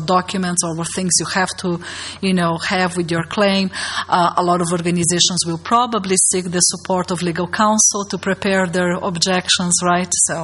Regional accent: Brazil; I am originally from Brazil.

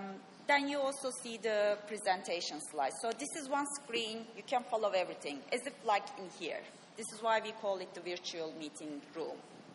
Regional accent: Turkey; English is a second language; For example, I'm not a native English speaker. I come from Turkey, and probably you are having a hard time with my accent to follow.

